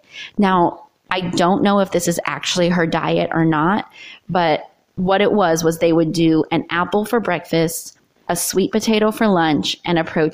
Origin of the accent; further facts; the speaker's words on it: Philippines; Like, one, they're Korean. Two, I'm Filipino. So body types, completely different.